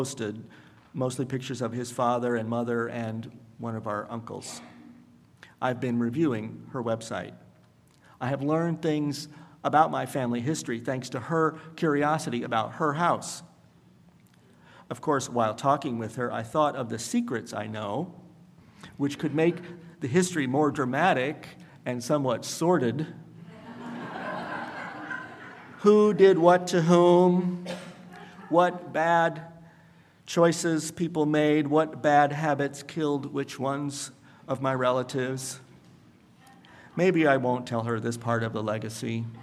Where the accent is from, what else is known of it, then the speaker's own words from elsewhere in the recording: Franklin, Indiana, United States; Franklin, Indiana, my hometown, was not segregated legally to my knowledge, but the culture of white privilege prevailed.